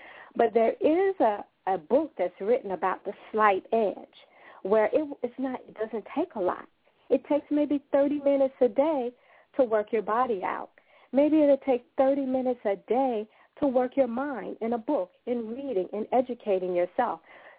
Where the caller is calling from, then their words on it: Miami, Florida, United States; I'm calling in. … I'm calling in from Miami, Florida.